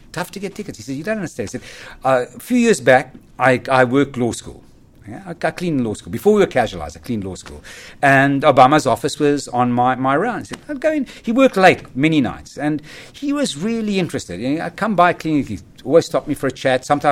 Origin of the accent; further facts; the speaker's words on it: South Africa; now in United States; You know, I'm originally South African. I lost my citizenship in the apartheid struggle. I became an American citizen